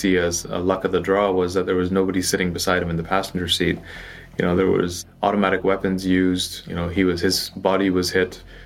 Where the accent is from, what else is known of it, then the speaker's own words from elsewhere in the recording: Canada; I'm born and raised in Canada.